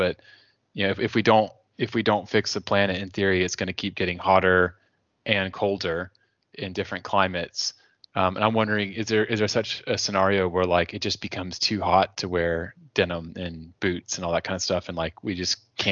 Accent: Texas, United States; I mean, growing up in Texas, like in the summer, it can get up to like 37 to 40 C, like 100 degrees plus Fahrenheit.

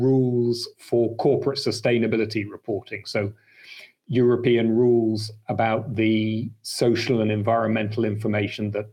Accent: United Kingdom; now in Belgium; I'm British, but also now Belgian.

